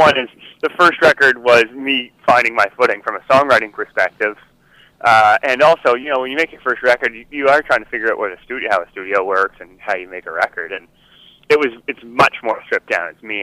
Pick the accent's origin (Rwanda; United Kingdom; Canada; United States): Canada; Fredericton, New Brunswick; I grew up in Fredericton, and I started in about grade 5.